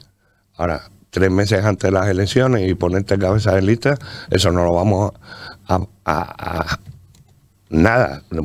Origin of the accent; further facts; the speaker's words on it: Tarajalejo, Canary Islands, Spain; Soy de Tarajalejo y me preocupa ver mi municipio como está ahora mismo.